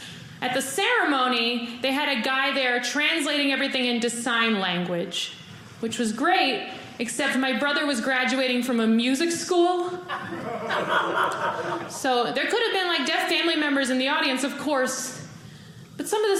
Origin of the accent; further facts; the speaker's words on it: New York City, New York, United States; I'm from New York City. And they catcall a lot in New York.